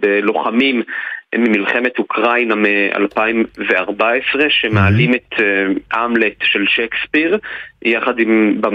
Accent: Be'eri, Southern District, Israel; אני למעשה בן קיבוץ בערי, באמת, גם כל המשפחה שלי גרה שם

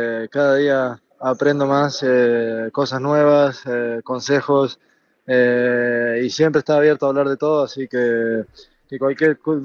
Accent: Argentina; moved away as an adult; el que salí de Argentina, dejé mi familia

